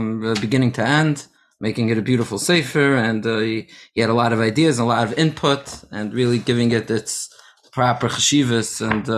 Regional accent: New York, United States; And growing up in New York, and was pretty old

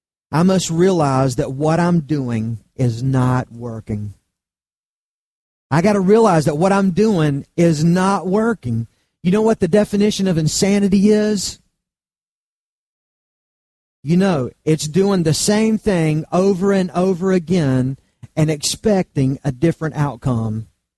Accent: United Kingdom; I'm a Brit

